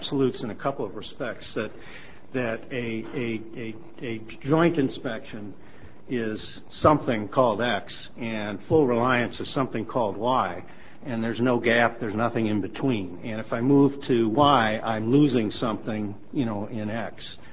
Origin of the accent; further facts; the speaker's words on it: United States; I learned very, very quickly that the last thing I would ever do as an American is think I could conduct, you know, an audit in any of the countries I've lived in.